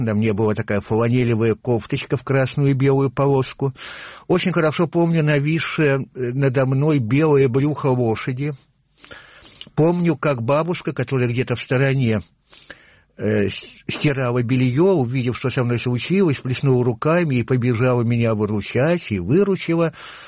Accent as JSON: {"language": "Russian", "town": "Tupitsyna", "region": "Vologda Oblast", "country": "Russia", "tie": "born there", "said": "В паспорте место моего рождения указана деревня Тупицына в Вологодской области. Так что по рождению я тупицынский мужик."}